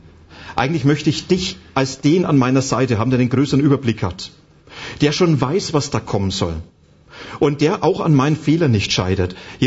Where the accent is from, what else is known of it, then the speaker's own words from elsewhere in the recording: Bavaria, Germany; Jetzt komme ich aber aus Franken. Und dort gibt's kein P und kein B, sondern da gibt's nur B, hartes und weiches B.